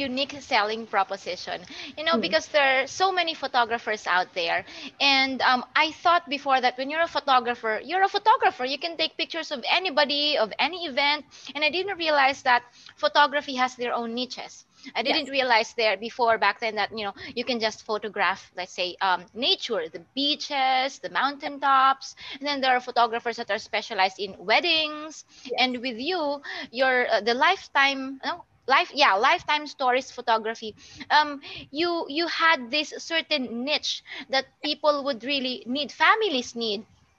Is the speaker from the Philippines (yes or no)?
yes; Philippines; You know, I'm from the Philippines, you're in Australia, and we're miles apart